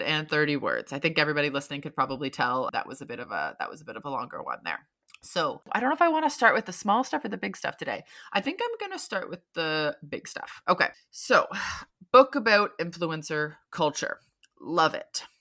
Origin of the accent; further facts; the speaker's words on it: United Kingdom; now in San Francisco, United States; I'm a British writer and social media marketer living and working in San Francisco, which I've called home since 2014.